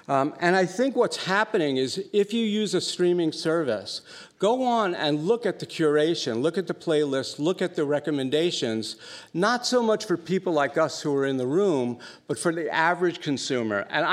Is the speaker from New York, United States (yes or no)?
yes; New York, United States; I grew up in New York. Stations like NEW were absolutely terrific.